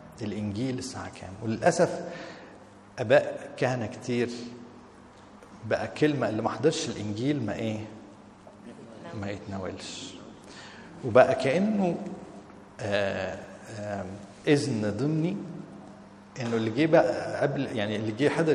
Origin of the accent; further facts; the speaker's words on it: Egypt; وطبعا حلمنا احنا كلنا كمصريين ان احنا نسكن على ايه؟ على الميه